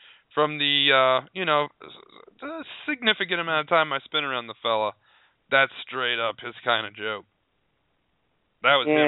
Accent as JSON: {"language": "English", "region": "Indiana", "country": "United States", "said": "Because I'm from Indiana. He's from Boston."}